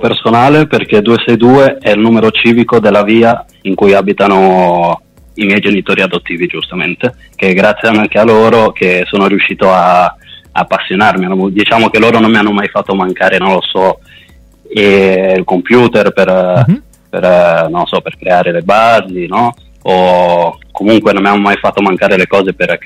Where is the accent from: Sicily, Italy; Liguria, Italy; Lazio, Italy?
Liguria, Italy; La Spezia; also born or lived in Guadalajara, Mexico; io sono italo-messicano, sono nato in Messico, a Guadalajara, e poi sono cresciuto qua in Italia, a Spezia, girato un po' l'Italia con i genitori adottivi